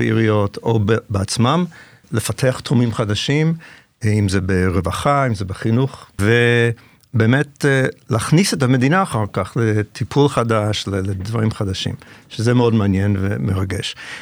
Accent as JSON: {"language": "Hebrew", "country": "Canada", "tie": "born or raised there", "moved": "as an adult", "lives_now": "Israel", "said": "אז באמת נולדתי בקנדה. ואחרי שסיימתי שם תואר ראשון, עליתי לארץ ב-1989"}